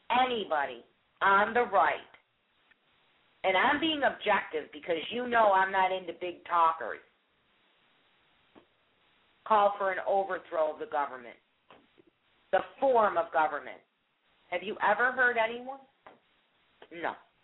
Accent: United Kingdom; But I'm very British with my emotions.

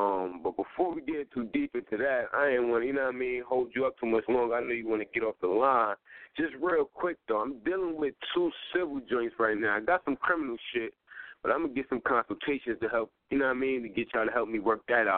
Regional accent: Queens, New York, United States; Yeah, I'm straight from Queens, for real. You know what I mean?

